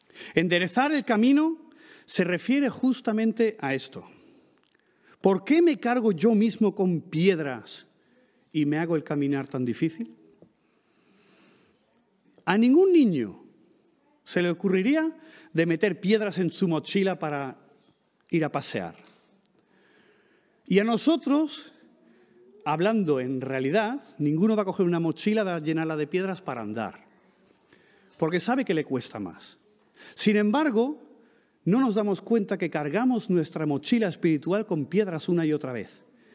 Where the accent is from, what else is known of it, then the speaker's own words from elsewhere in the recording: Spain; por suerte soy español